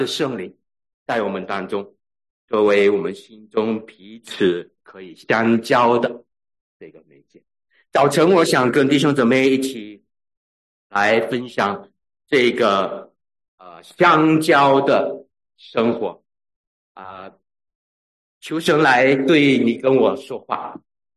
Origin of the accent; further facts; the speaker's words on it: Sarawak, Malaysia; 他是我在马来西亚沙劳越的老乡，我们是福州人，所以常常看见面的时候都会说福州话